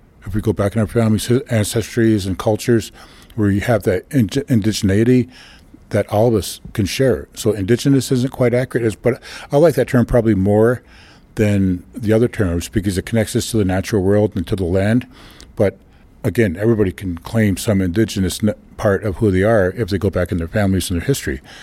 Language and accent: English; Niagara Falls, New York, United States; born there; I myself don't identify as American, even though I was born in Niagara Falls, New York, because of the sovereignty of our nations and Confederacy. So my citizenship is with the Cayuga Nation.